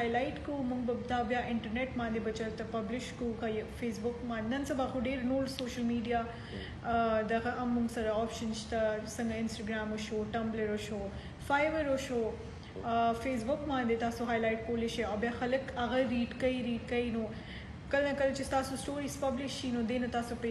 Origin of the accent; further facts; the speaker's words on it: Dera Ismail Khan, Khyber Pakhtunkhwa, Pakistan; زماج تعلق تے اور ڈیر اسماعیل خان نے زما بابا خبر تے شفٹ شوے